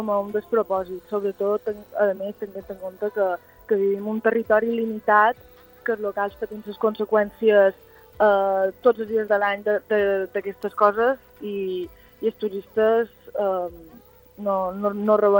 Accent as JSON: {"language": "Catalan", "town": "Valldemossa", "region": "Balearic Islands", "country": "Spain", "said": "jo que soc de Valldemossa m'assembla que aquí encara"}